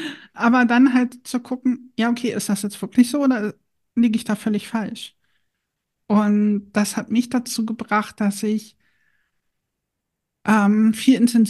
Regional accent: Harz, Germany; accent: Harz Low German; weil ich teilweise so ein bisschen Harzer Plattdeutsch gesprochen habe. Also ich bin gebürtig aus dem Harz und da waren halt ein paar Begriffe dabei, die nicht im Hochdeutschen existieren

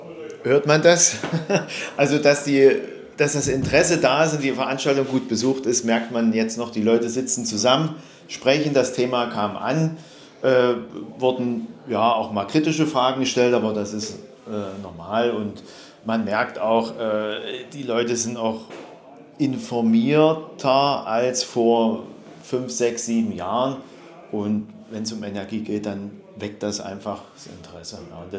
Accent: Sprotta, Saxony, Germany; bin aus Sprotta, bin hier in der Gemeinde aufgewachsen

